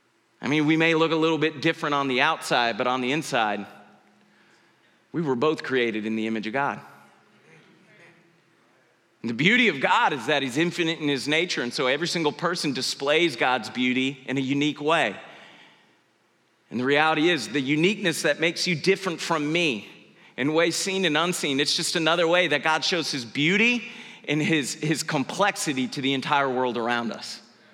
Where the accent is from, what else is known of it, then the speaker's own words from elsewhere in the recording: United States; I did what any three-year-old American boy would do. I just thought, I'm American.